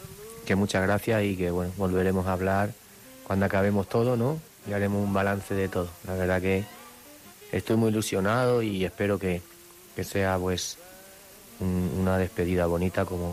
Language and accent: Spanish; Valencia, Valencian Community, Spain; Era la última corrida, pues yo quería que fuera en mi tierra, donde tomé la alternativa, donde nací